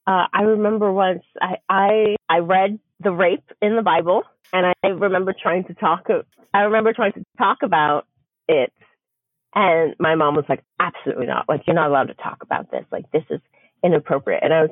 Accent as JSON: {"language": "English", "town": "New York City", "region": "New York", "country": "United States", "tie": "born or raised there", "said": "I grew up in the New York City area."}